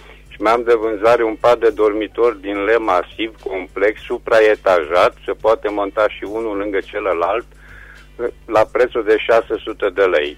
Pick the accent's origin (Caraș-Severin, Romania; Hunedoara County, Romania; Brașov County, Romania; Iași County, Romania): Caraș-Severin, Romania; Reșița; sunt din Reșița.